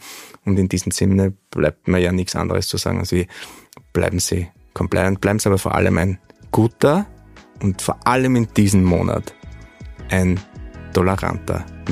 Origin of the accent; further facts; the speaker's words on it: Upper Austria, Austria; Also ich komme aus dem Mühlviertel, ich lebe in einem Ort mit 4300 Einwohnerinnen und Einwohnern